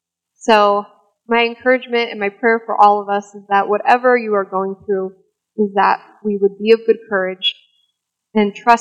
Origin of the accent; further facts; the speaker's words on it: United States; I'm the American. I have a car. I've always had a washing machine, you know. I have not had the same life experience growing up.